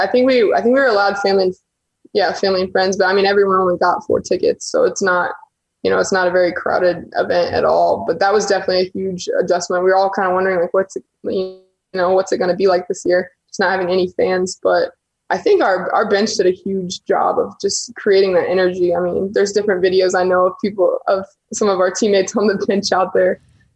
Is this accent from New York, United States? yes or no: no; Indiana, United States; I grew up in Indiana, you know, places like Purdue and IU, I get so excited to play there.